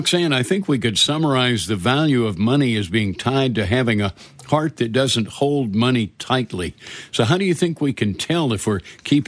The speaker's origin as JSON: {"language": "English", "region": "Alabama", "country": "United States", "tie": "born or raised there", "said": "You know, growing up in Alabama, I can remember when I was young hearing people say, save your Confederate money, boys, the South will rise again."}